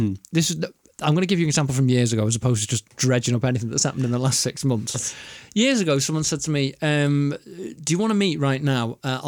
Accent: North West England, United Kingdom; accent: Scouse; My native accent. Yeah. This is based on the fact I went to a gym in Liverpool once

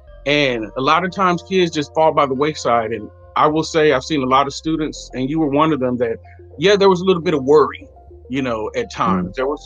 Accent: California, United States; now in Texas, United States; You know, I came from California to Texas, so I wasn't like the rest of the students.

